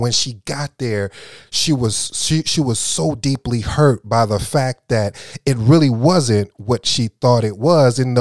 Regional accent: Flint, Michigan, United States; also born or lived in Kalamazoo; I grew up in Michigan, Flint and Kalamazoo to be exact.

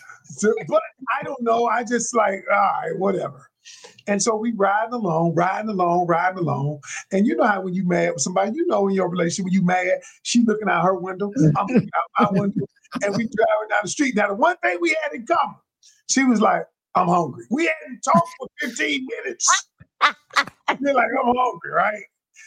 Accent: Atlanta, Georgia, United States; now in Greensboro, United States; I live in Greensboro, North Carolina. I'm from Atlanta originally, but I went to North Carolina A&T, and I kind of stayed in North Carolina

